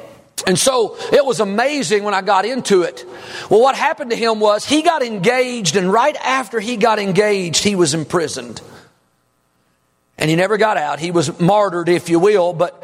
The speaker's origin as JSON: {"language": "English", "region": "Kentucky", "country": "United States", "tie": "born or raised there", "said": "I remember growing up in South Central Kentucky, and it was all farmland, and we didn't own a farm, but in the summers we could be hired out to work"}